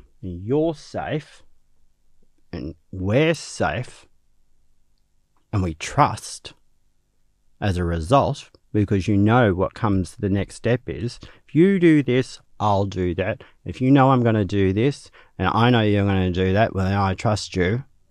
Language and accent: English; Australia; not just as a First Nations thing, but as an Australian thing? We are different from every other country.